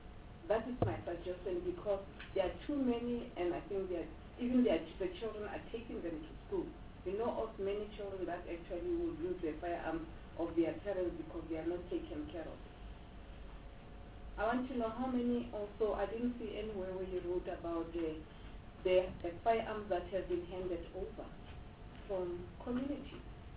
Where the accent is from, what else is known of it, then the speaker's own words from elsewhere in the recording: Gauteng, South Africa; I'm from Gauteng